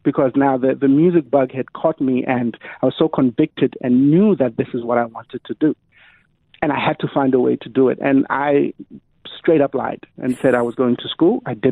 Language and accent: English; Soshanguve, Gauteng, South Africa; where I grew up in Soshanguve in Pretoria, and there were no celebrities